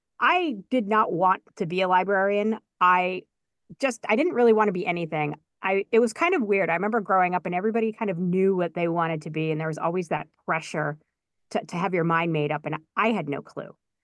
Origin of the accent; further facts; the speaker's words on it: Massachusetts, United States; now in Worcester, United States; But I grew up outside of Boston, and I went to college in Worcester at Worcester State, and I just kind of fell in love with the city. I'm not a suburbanite, and I never left.